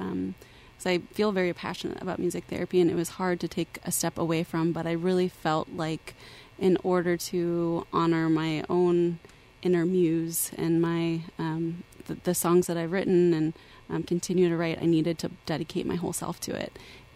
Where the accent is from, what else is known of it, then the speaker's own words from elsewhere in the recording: Cincinnati, Ohio, United States; Home is Cincinnati, Ohio.